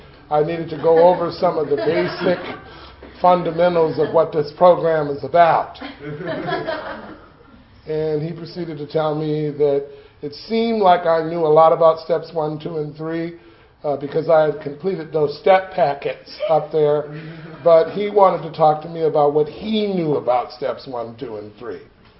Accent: Los Angeles, California, United States; And I grew up in the Jordan Downs housing projects in Watts, which is quite a ways away from here, but I love living in the projects. I love being from Watts.

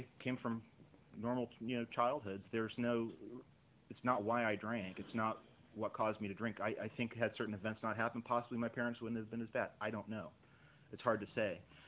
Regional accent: Florida, United States; I grew up out in Brevard County on the Space Coast.

